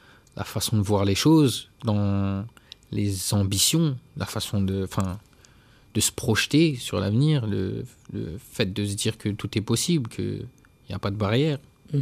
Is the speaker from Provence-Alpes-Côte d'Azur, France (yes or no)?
no; Orly, Île-de-France, France; et surtout le rap français de chez moi, parce que j'ai grandi à Orly.